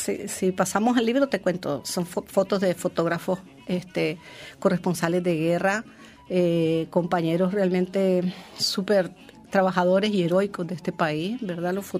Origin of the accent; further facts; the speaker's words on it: Argentina; accent: Argentine; also born or lived in Mexico; now in Nicaragua; yo viví en México 3 años antes de venir a Nicaragua, pero yo todavía hablaba como argentina aún viviendo en México.